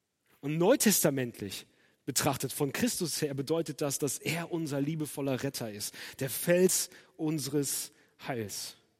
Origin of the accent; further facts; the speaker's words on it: Soest, North Rhine-Westphalia, Germany; wohnhaft in Soest, deswegen ist mir das überhaupt aufgefallen, aus meiner Heimatstadt